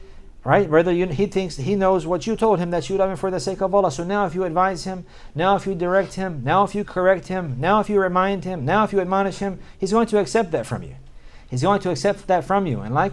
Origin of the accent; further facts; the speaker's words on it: United States; I'm an American, right? So I grew up in America in disbelief.